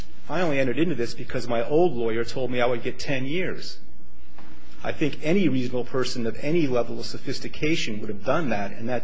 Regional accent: California, United States; I'm from Orange County.

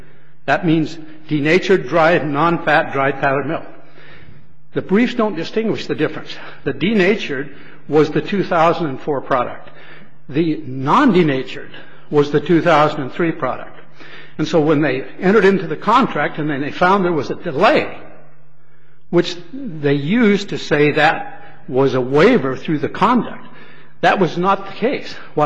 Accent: Weiser, Idaho, United States; I'm from Weezer, Idaho. That's a little town of 5,000.

